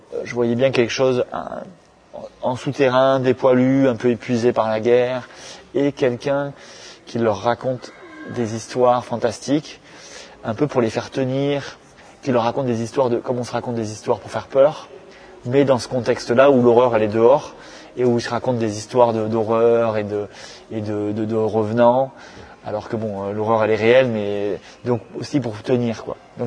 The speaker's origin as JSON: {"language": "French", "town": "Agen", "region": "Nouvelle-Aquitaine", "country": "France", "said": "c'est pas loin de ma terre natale, puisque moi je suis d'Agen, je suis un Agenais"}